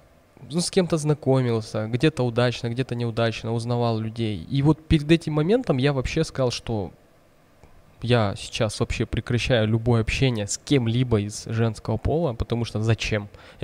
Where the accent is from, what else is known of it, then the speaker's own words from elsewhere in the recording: Russia; Я из России сам, а моя жена, она с Украины, вот отсюда, с Киева.